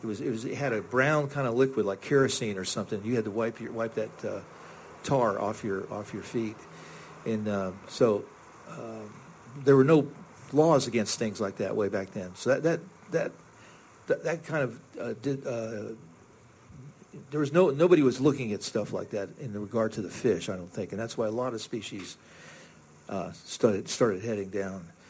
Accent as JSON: {"language": "English", "town": "Fort Lauderdale", "region": "Florida", "country": "United States", "tie": "born or raised there", "said": "You know, I'm a native Floridian. I grew up in Fort Lauderdale"}